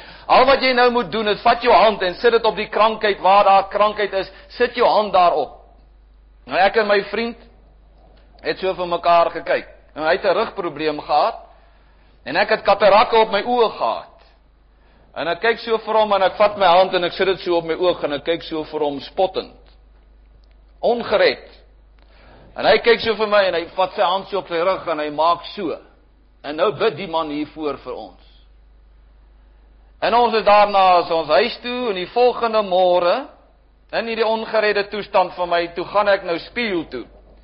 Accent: Pretoria, Gauteng, South Africa; As 'n jong seun, het ek in Pretoria groot geword.

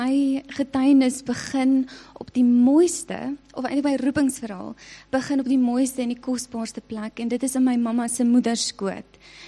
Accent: Rustenburg, North West, South Africa; also born or lived in Brits; ek is gebore in Rustenburg, daar in die EG Kerk, maar ek het op die ouderdom van 16, toe trek ons Brits toe, en ons word toe daar deel van die gemeente

